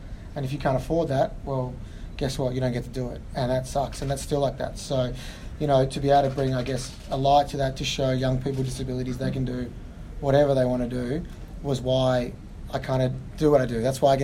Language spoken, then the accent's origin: English; Melbourne, Victoria, Australia; It's always weird when I'm from Melbourne and luckily got a pretty big friendship group